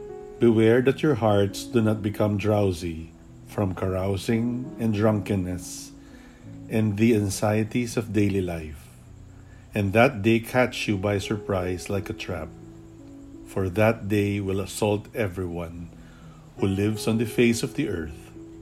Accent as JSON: {"language": "English", "town": "Quezon City", "region": "Metro Manila", "country": "Philippines", "second_language": "English", "said": "from Pansol, Quezon City, Philippines."}